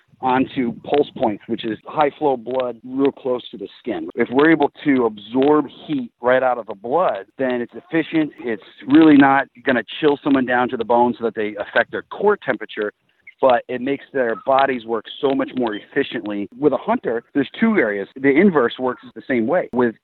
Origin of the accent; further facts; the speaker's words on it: Pennsylvania, United States; I'm from Pennsylvania, where there's tons of hunting, so most of the hunting is done in the cold temperatures.